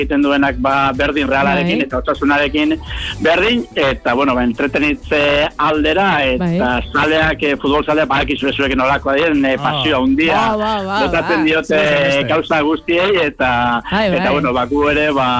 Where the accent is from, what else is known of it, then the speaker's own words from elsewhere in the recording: Elgeta, Basque Country, Spain; ni gipuzkoarra naiz, ni elgetarra naiz, oso arrona gainera horrena